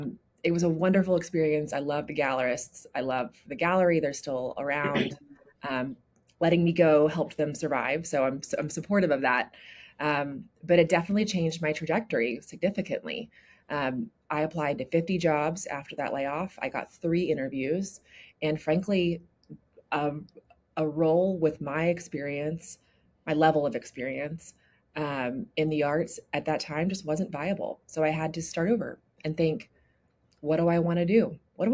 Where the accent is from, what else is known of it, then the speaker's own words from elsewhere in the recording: Fort Worth, Texas, United States; I'm from Fort Worth, Texas. Fort Worth is a, you know, funny little town. It's the sidekick to Dallas, as many people believe. Fort Worth is pretty distinct in its own right.